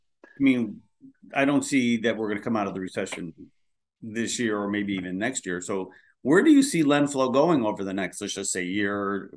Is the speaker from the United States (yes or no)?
no; Ireland; Or I'll give my home country a plug. Ireland just got named the number 3 country in the world.